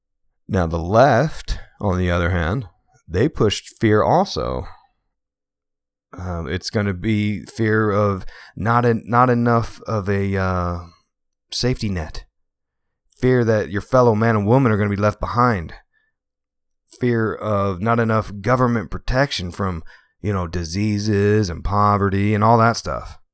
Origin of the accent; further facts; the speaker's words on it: East Coast, United States; And plus like I grew up in on the East Coast there, it's a little more liberal.